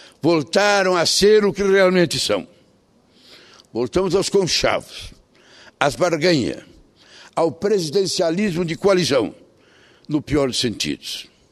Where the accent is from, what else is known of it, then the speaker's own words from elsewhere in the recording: Rio Grande do Sul, Brazil; eu, quando era criança em Caxias ou em Porto Alegre, qualquer canto tinha uma praça